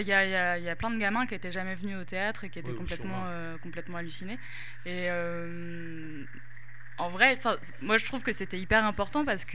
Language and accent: French; Laval, Pays de la Loire, France; j'étais au conservatoire dans la ville où j'ai grandi. Et j'ai grandi à Laval, en Mayenne.